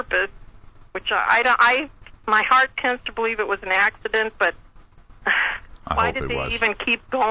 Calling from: Washington, United States; I've never spoken with you, but I'm calling from Washington State.

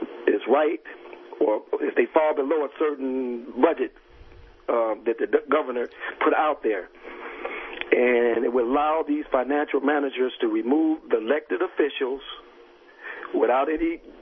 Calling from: Detroit, Michigan, United States; Yes, I'm calling from Michigan, of course, Detroit.

